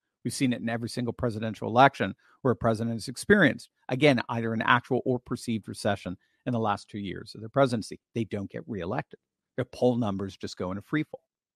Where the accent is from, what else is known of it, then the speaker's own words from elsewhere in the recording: United Kingdom; I like trifle. I'm British.